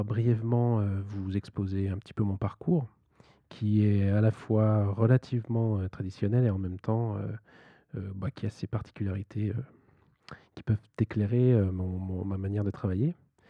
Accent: Grand Est, France; J'ai grandi dans les Vosges, où j'ai commencé le piano.

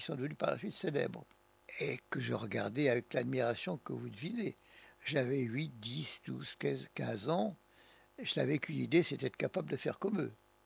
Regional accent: Turin, Piedmont, Italy; born there; je suis né à Turin sur le cours du voyage, probablement avec un jour d'avance. D'où le fait que je suis turinois. Et qu'à l'origine, au début de ma vie, ayant eu une nounou italienne pendant très longtemps, je ne parlais que franc-italien, je ne savais pas parler français même.

